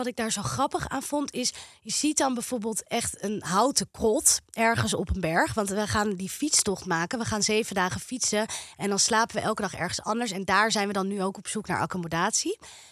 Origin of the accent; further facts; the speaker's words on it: Amsterdam, North Holland, Netherlands; accent: Amsterdams; Ja, Amsterdams, denk ik, is mijn streektaal.